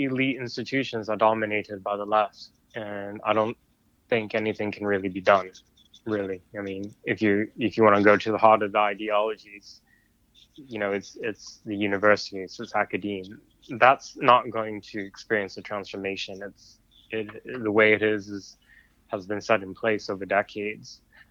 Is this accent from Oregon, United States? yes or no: yes; Portland, Oregon, United States; born there; I was born in Portland, Oregon, by two parents who are were political refugees from South Vietnam.